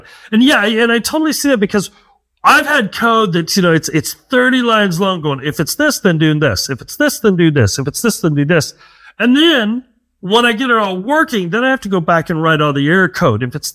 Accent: United States; I can go Brighton, and that way you know I'm an American.

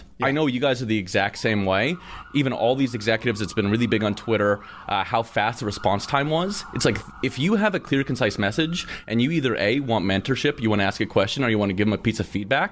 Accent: Canada; I'm from Canada.

